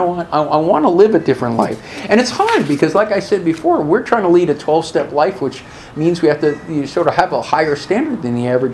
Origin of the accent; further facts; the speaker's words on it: New York, United States; You know, again, I come from New York, and I kept from this alcoholic family